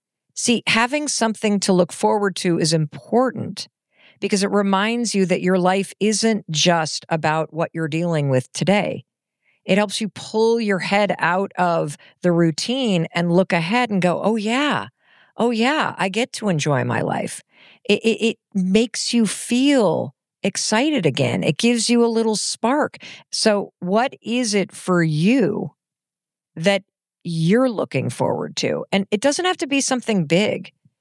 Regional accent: Michigan, United States; I grew up in Western Michigan and was always outside.

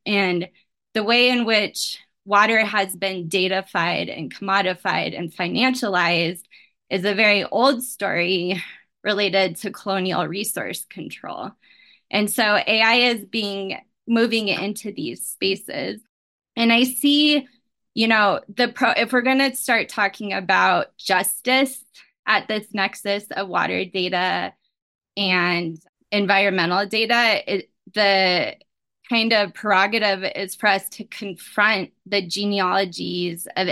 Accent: Littleton, Colorado, United States; I'm here in Colorado. I grew up in Colorado, Littleton, Colorado. A lot of us grew up in rural environments.

